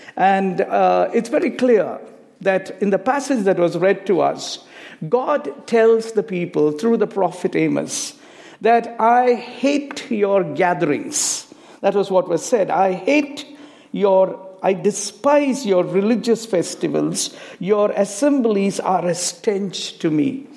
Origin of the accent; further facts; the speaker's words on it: India; I come from India, and I come from that part of India where our tradition is that when we go up to preach at the pulpit, we take off our sandals or slippers.